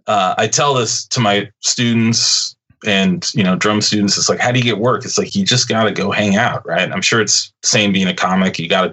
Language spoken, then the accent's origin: English; Seattle, Washington, United States; So I grew up here in Seattle, and I started drumming, playing the drums late, in ninth grade in high school